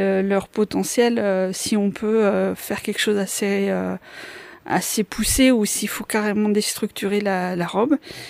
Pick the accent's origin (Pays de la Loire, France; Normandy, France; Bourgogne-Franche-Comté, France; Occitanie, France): Pays de la Loire, France; Craon; je suis originaire de Cran, j'habite à Bouchamps-les-Crans, donc pas très loin.